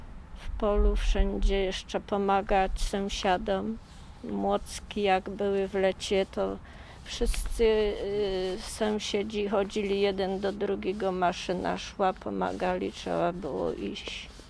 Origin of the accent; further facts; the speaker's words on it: Lesser Poland, Poland; mieszkam tu od urodzenia, urodziłam się w 1948 roku, chodziłam do szkoły do Targanic